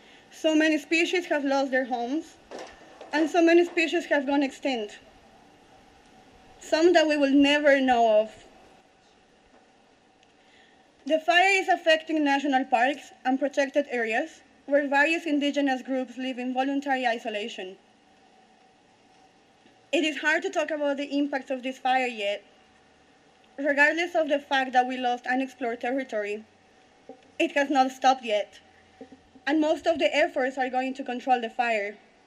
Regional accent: Bolivia; English is a second language; and I am from Bolivia. I was home this summer

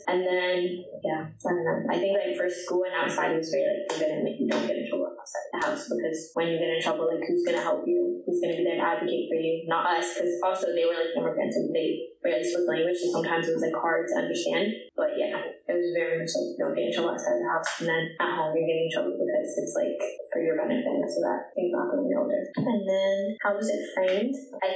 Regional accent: Augusta, Maine, United States; I grew up in Central Maine, so like Augusta, and that was like a very white place

